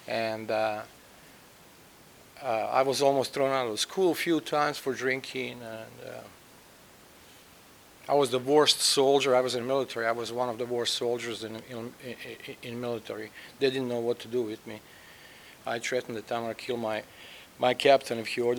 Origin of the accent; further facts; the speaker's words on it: Bosnia & Herzegovina; And I was born in what was once Yugoslavia. I'm from Bosnia. I'm Croatian.